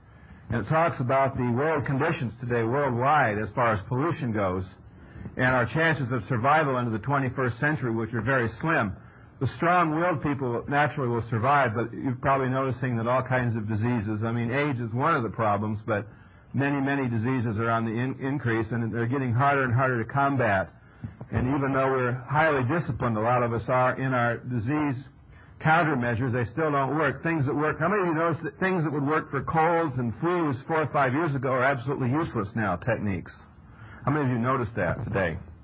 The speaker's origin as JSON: {"language": "English", "town": "Laguna Beach", "region": "California", "country": "United States", "said": "I'm from Laguna Beach, California, and I've been with the National Health Federation since 1975"}